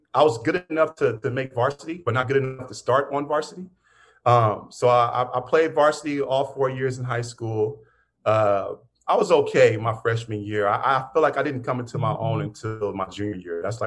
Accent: Pittsburgh, Pennsylvania, United States; So I grew up in Pittsburgh.

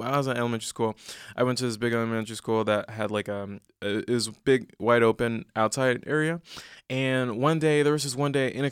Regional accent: Los Angeles, California, United States; Yes, Ladera, Los Angeles. You know, not super far from the airport.

